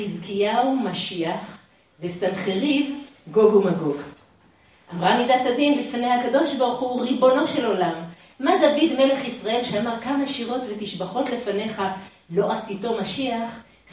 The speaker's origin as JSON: {"language": "English", "country": "Israel", "tie": "born there", "second_language": "English", "said": "I was born in Israel, and thank God my parents made Aliyah before I was born, and there isn't a day that goes by that I'm not grateful for that, but you have to pay the price for my accent and lack of vocabulary when I stumble on the words."}